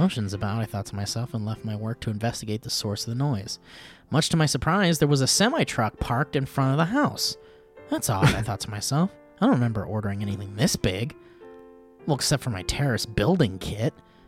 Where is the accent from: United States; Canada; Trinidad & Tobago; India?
United States; San Antonio, Texas; It was a beautiful sunny Tuesday afternoon in my hometown of San Antonio, Texas.